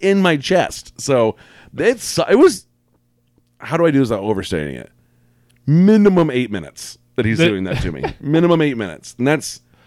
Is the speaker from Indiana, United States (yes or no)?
yes; South Bend, Indiana, United States; April 20th, Black Label Pro is going to my hometown, South Correct. Bend, Indiana, and I have seven accounts within walking distance of where they're doing the show.